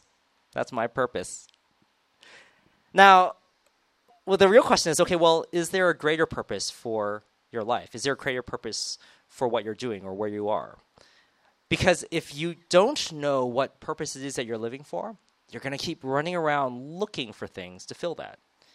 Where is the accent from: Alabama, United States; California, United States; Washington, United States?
California, United States; Monterey Park; I'm originally from the United States of America, so I sound like this not just because I watch a lot of TV, but I actually was born learning how to speak this language. I'm from Los Angeles, from a small place in Los Angeles called Monterey Park